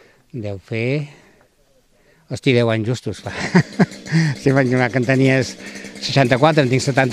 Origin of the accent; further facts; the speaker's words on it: Sabadell, Catalonia, Spain; born there; Jo vaig néixer a Sabadell, el 44, el 24 de juny.